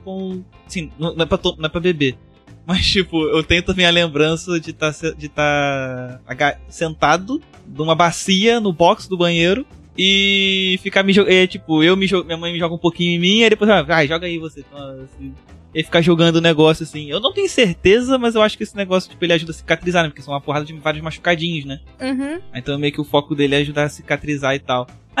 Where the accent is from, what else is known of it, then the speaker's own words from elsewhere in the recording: Rio de Janeiro, Brazil; Eu tô ok de morrer, mas cagando? Eu sou do Rio.